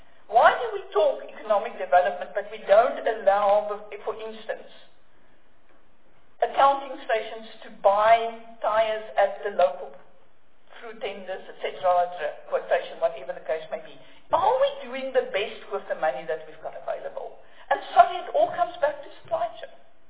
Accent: Pretoria, Gauteng, South Africa; One that I grew up in Pretoria, that I know from being this big.

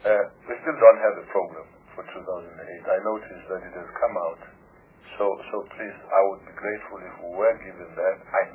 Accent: South Africa; No, I don't want to be a politician, but I'm a South African as any.

